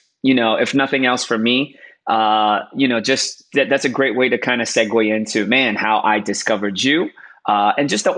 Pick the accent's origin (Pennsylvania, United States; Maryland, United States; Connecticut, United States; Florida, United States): Florida, United States; Miami; we were living in Miami at the time. I was born and raised in Miami. Shout out to all the Miami Yang Gang out there, right? All the Florida Yang Gang.